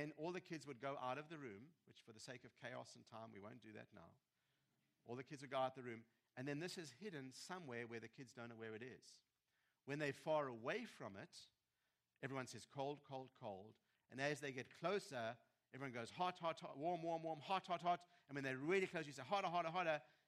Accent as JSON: {"language": "English", "country": "South Africa", "tie": "born or raised there", "said": "I was raised in South Africa"}